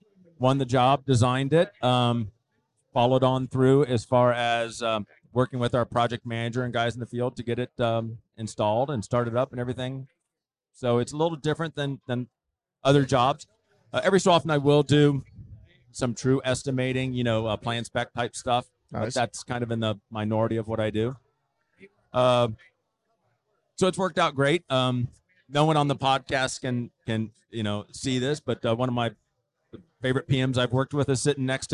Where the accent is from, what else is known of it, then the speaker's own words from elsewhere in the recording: Columbus, Ohio, United States; Well, I was born in Columbus. I'm still in Columbus.